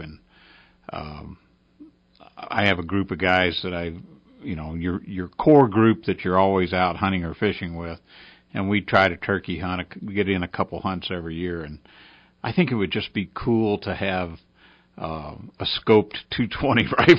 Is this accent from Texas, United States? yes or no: yes; Texas, United States; I grew up in South Texas, and you could spot a turkey hunter back when they used to hang your rifles in the window